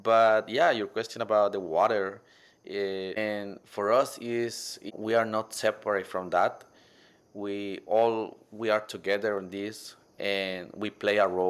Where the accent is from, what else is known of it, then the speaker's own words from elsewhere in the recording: Limón, Costa Rica; I'm from Costa Rica, and I'm pertaining to the indigenous group. Our group name is Bribri, and we are located in the Caribbean side of Costa Rica.